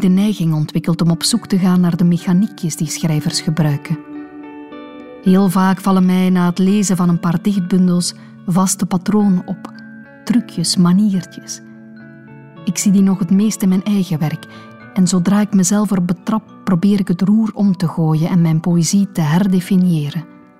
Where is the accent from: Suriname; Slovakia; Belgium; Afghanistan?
Belgium; West Flanders; Ik ben zelf West-Vlaming, dus ik mag zoiets zeggen.